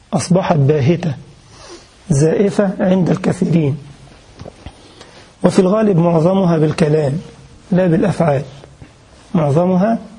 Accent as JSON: {"language": "Arabic", "country": "Egypt", "said": "فأنت مغربي نعم وأنا مصري"}